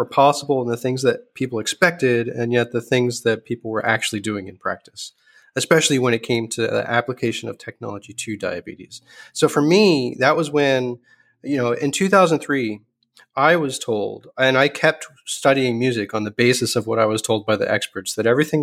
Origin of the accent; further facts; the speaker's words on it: New Jersey, United States; I grew up in New Jersey. My father worked at Bell Labs